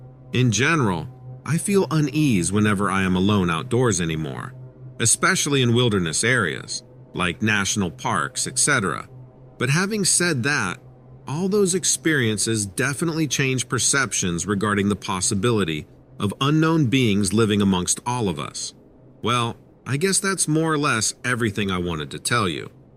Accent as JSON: {"language": "English", "region": "England", "country": "United Kingdom", "said": "I'm from England, by the way."}